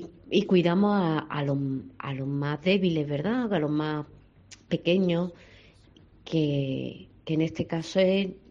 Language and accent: Spanish; Churriana, Andalusia, Spain; soy de Churriana